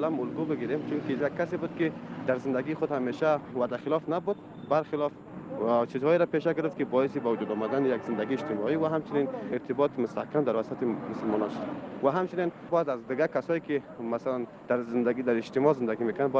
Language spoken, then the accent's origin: Persian; Kabul, Afghanistan; از کابل هستم، از قزنگی در خدمت هستم.